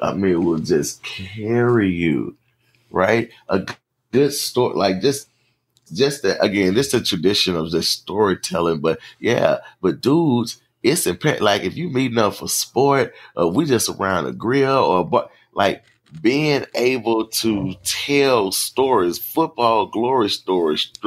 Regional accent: Memphis, Tennessee, United States; Now, I'll say this, I'm from Memphis. We are all about in Mississippi, the oral traditions and just storytelling.

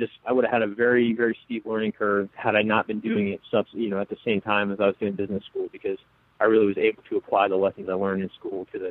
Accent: New York, United States; I used to make and sell maple syrup in my hometown back in upstate New York.

